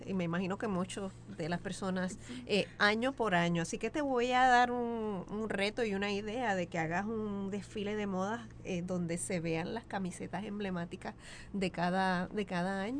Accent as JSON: {"language": "Spanish", "town": "Aguada", "country": "Puerto Rico", "tie": "born or raised there", "said": "Ya el 25 de marzo es en mi pueblo de Aguada."}